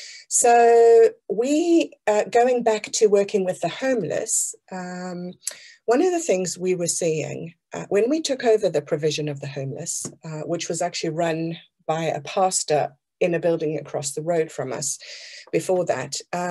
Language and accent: English; South Africa; moved away as an adult; Because I come from South Africa, and at the age of 23, I got on a plane with my husband and moved to the other side of the world to my family.